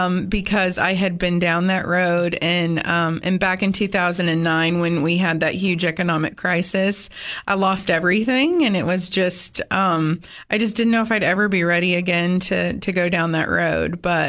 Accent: California, United States; moved away as an adult; now in Tennessee, United States; Well, I'm a Cali girl, born and raised. Moved to Tennessee when I was 20. And this is home for sure for me.

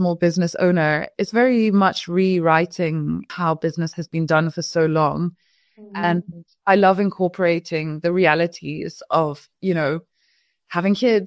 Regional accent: Kenya; having been born and raised in Kenya, I feel like that sort of very rich African upbringing

